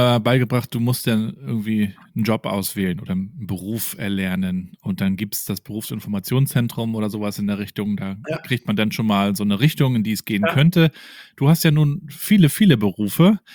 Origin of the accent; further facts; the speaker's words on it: Rostock, Mecklenburg-Vorpommern, Germany; Ich bin ja hier in Rostock aufgewachsen, also genau die andere Ecke oben an der Ostsee, wo am Ende auch nicht so extrem viel los war